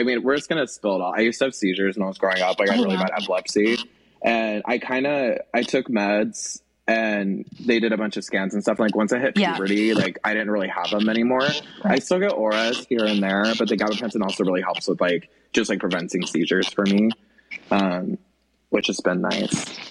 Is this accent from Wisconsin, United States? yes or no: no; Arizona, United States; But so I'm from Arizona. I grew up in like a religious household.